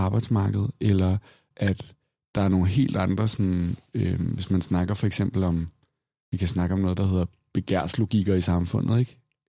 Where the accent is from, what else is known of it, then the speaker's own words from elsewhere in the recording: Copenhagen, Capital Region of Denmark, Denmark; jeg er vokset op i København. Ja, det er vel nogenlunde det.